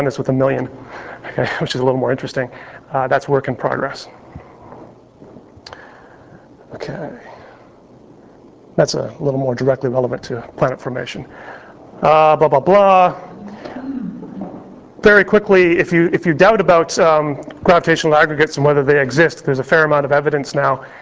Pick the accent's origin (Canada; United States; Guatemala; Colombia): Canada; because I'm a Canadian